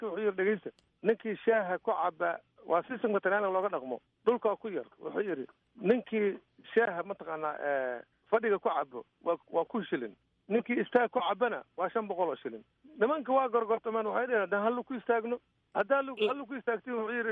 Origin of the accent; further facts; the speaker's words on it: Banaadir, Somalia; saaxiibnahay yaraanteeni waxaan ka nimid sugunta liido waa meeshii mintaqaanaa curuba laga dhisay